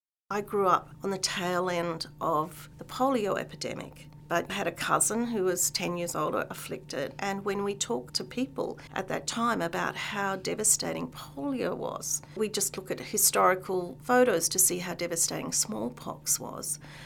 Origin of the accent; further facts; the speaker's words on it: Australia; I'm Australian, and so people live in fear of sharks, snakes, and spiders. So I'm lucky to live on a beautiful beachside suburb